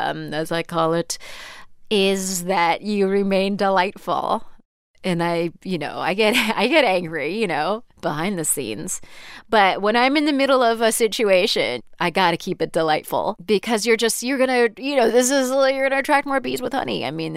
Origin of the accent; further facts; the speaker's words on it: United States; I am an American.